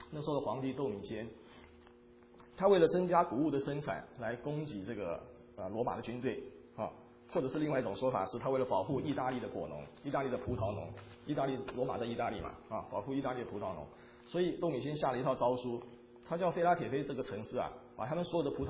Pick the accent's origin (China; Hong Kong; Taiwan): Taiwan; 我记得我小时候在台湾的时候也是随时地震的，